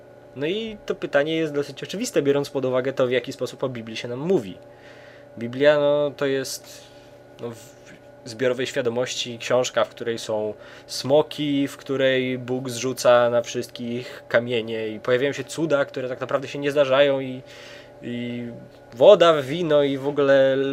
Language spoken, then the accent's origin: Polish; Mińsk Mazowiecki, Masovian Voivodeship, Poland; jestem z Mińska Mazowieckiego, mieszkam dalej w Mińsku Mazowieckim, mam 18 lat